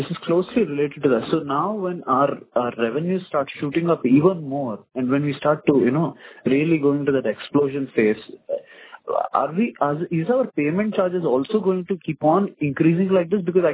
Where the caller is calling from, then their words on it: United States; I'm calling from the United States. I've moved now.